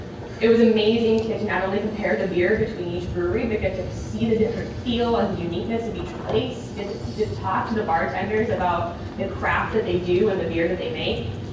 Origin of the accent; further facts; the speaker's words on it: Ankeny, Iowa, United States; Being born and raised in Ankeny, over about the past 8 years, we've had 3 microbreweries built in Ankeny